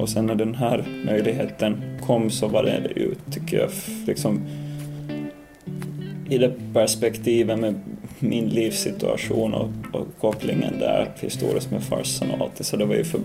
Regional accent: Finland; now in Stockholm, Sweden; Sambo i Stockholm, och sen hemma i Finland har jag tre syskon och föräldrarna.

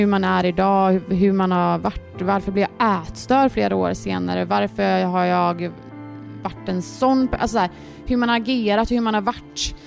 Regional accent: Gothenburg, Västra Götaland County, Sweden; vi är uppvuxna här ute i Torsland. Det är ett jättefint område.

